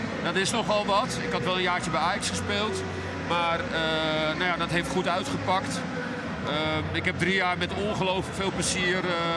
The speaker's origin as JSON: {"language": "Dutch", "region": "North Holland", "country": "Netherlands", "tie": "born or raised there", "lives_now": "Enschede, Netherlands", "said": "ik kom uit het Westen. Mijn vader is ook voetballer geweest, ben opgegroeid in de buurt van Amsterdam. Maar ik heb het ongelooflijk naar mijn zin hier in Enschede."}